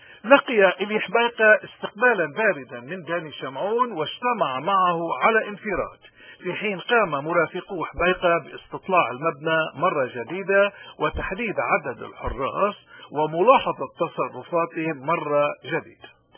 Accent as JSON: {"language": "Arabic", "country": "Lebanon", "said": "وما بنقدر إلا نكون كلبنانيين مؤمنين"}